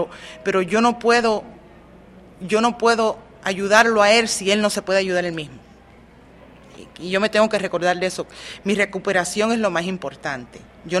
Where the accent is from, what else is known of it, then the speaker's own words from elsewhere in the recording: Puerto Rico; yo fui criada con mi mamá, somos puertorriqueños